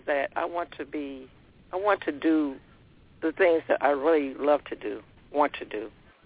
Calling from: Cleveland, Ohio, United States; I'm calling from Cleveland, Ohio.

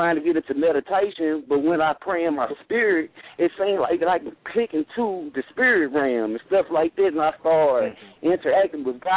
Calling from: Jackson, Mississippi, United States; from Jackson, Mississippi.

